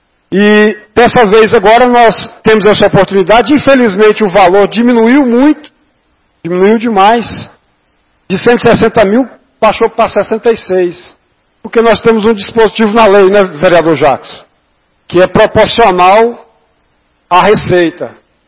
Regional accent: Brazil; born there; o meu bairro de origem. Eu nasci na Santa Maria de Nazaré.

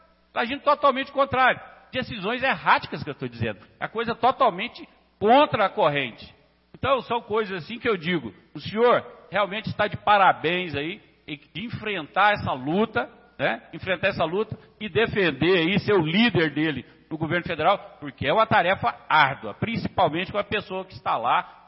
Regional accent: Brazil; nós somos aqui, nós somos brasileiros e é o nosso presidente realmente

